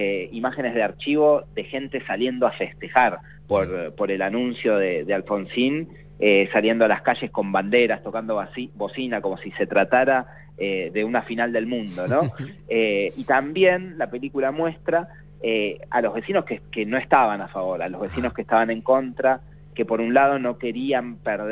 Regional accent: Viedma, Río Negro, Argentina; now in Buenos Aires, Argentina; yo vivo en Buenos Aires hace bastante tiempo, y un poco cada vez que yo digo que soy de Viedma

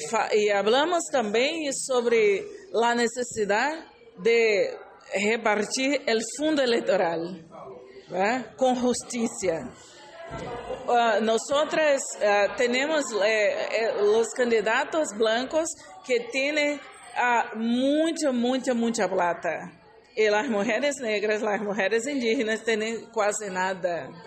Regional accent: Brazil; Spanish is a second language; de Brasil, una mujer negra, feminista, anticapitalista, de izquierda

